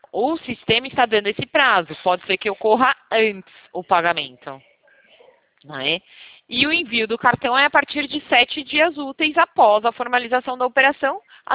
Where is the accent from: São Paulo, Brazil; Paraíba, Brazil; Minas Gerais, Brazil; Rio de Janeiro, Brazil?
São Paulo, Brazil; born there; now in Limeira, Brazil; Eu moro em Limeira, mas eu sou nascida em São Paulo. Eu trabalho aqui em Limeira.